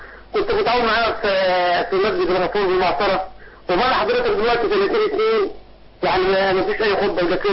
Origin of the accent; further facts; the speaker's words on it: Upper Egypt, Egypt; عندنا في الصعيد يعني بيحل لنا مشاكل.